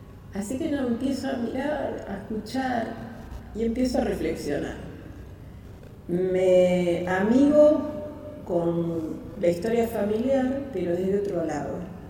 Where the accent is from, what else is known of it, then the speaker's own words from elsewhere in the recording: Buenos Aires, Argentina; Nací y viví mucho tiempo en Barrio Norte, Las Heras y Ayacucho.